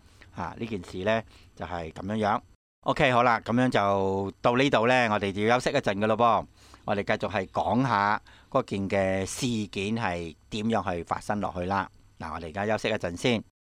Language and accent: Chinese; Hong Kong; 在港英政府的時候呢，我們香港人是有言論思想自由的